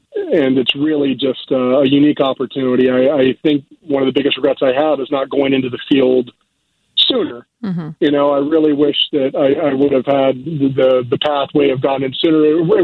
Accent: Dover, Ohio, United States; because I'm from Northeast Ohio originally. I grew up in a small town called Dover

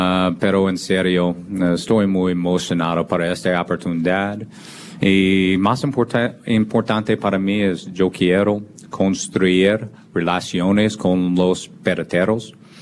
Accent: Kansas City, Missouri, United States; I grew up in Kansas City. I grew up a Royals fan, American League.

